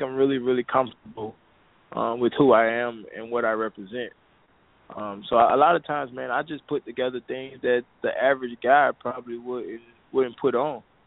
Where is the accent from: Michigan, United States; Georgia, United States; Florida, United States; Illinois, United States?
Florida, United States; South Bay; It's a real, real small town. Real, real small town. Probably 3,500 people, maybe.